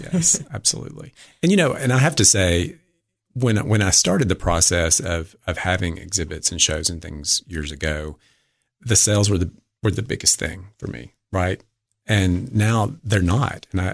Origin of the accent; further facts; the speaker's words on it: Livingston, United States; to do a show about Livingston, my hometown.